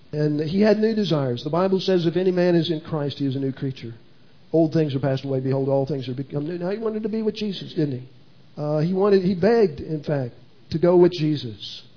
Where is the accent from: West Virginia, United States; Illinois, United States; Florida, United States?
Illinois, United States; I ministered at a church near where I grew up in Illinois.